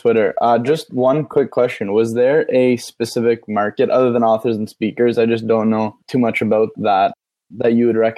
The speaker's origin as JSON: {"language": "English", "town": "Toronto", "region": "Ontario", "country": "Canada", "said": "Toronto, Canada."}